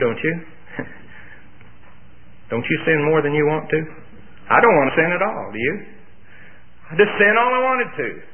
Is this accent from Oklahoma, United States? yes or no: yes; Tulsa, Oklahoma, United States; One time I was visiting a certain revival meeting in Tulsa, my hometown.